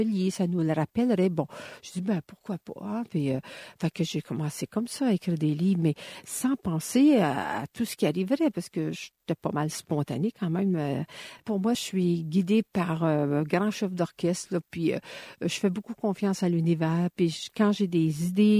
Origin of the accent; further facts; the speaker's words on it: Quebec, Canada; C'est la grande maison familiale chez nous au Québec.